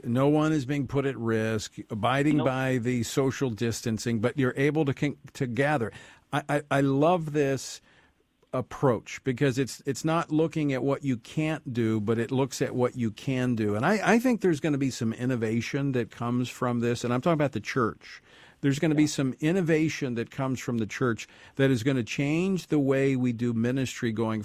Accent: Central, Louisiana, United States; my hometown of Central, right outside of Baton Rouge.

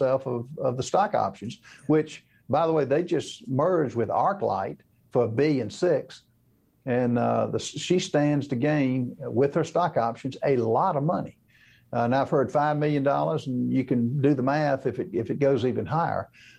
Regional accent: South Carolina, United States; They have a plant in Greenville, South Carolina, which is in my home state of South Carolina

